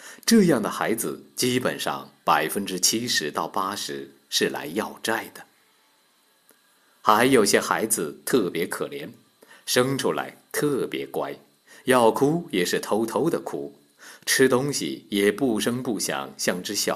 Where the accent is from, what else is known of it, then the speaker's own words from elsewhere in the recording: China; 我们中国人常说男儿有泪不轻弹